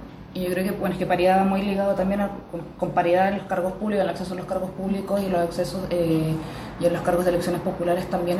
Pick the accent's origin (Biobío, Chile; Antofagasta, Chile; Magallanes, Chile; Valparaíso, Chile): Magallanes, Chile; Punta Arenas; De hecho, yo soy de Punta Arenas, de Magallanes, en el extremo sur de Chile.